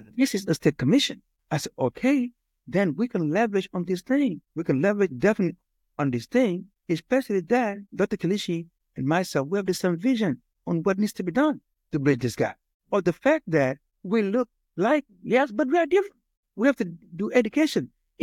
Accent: Senegal; of course, because I'm from Senegal, and many other countries.

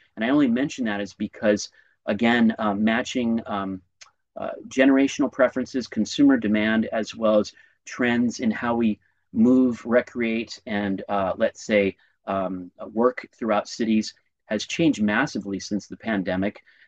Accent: Los Angeles, California, United States; also born or lived in Culver City / Pasadena / Santa Monica; I'm from Culver City, Pasadena, and Santa Monica. I'm an Angelina.

